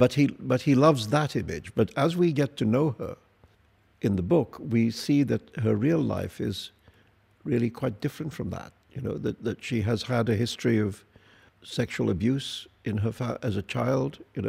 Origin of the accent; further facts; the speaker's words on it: Mumbai, Maharashtra, India; You know, I'm a boy from Bombay, which is a town obsessed by the movies.